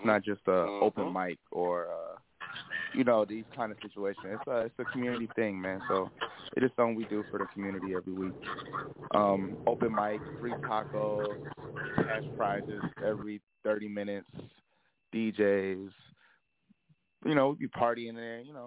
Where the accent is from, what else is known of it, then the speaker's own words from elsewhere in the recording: St. Paul, Minnesota, United States; I'm from St. Paul.